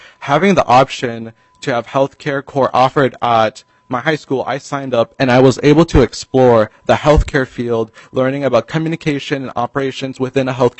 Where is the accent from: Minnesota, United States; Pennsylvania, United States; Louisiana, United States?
Minnesota, United States; St. Louis Park; And I grew up my whole entire life here in St. Louis Park in Minnesota.